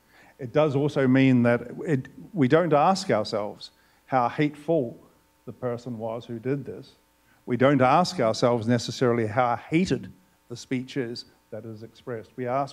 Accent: New Zealand; Eduardo mentioned that I'm a New Zealander.

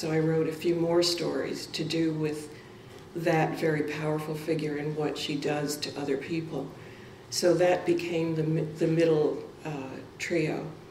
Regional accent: New York, United States; Now that I'm a Texan instead of a New Yorker, I don't get to see any of this stuff, so, or not much of it.

